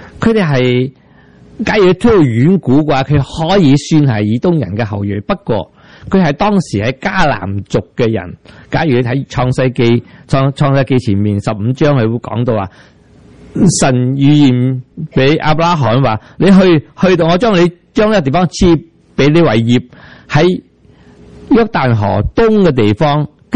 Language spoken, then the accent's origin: Cantonese; United States; 我哋系美国人，不过点都系入照下镜。